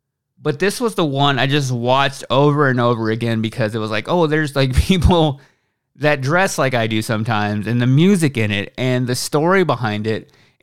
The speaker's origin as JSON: {"language": "English", "town": "Waxahachie", "region": "Texas", "country": "United States", "tie": "born or raised there", "said": "I felt the same way it was when I was growing up in Waxahachie, Texas"}